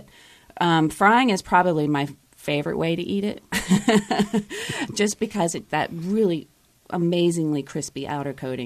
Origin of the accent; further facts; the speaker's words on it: Richmond, Virginia, United States; I'm originally from West Virginia, yes. So, but I grew up in Richmond for the most part.